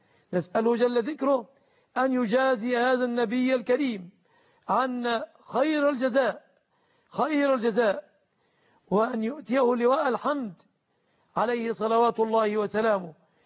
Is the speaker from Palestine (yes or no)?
no; Egypt; بلادنا مصر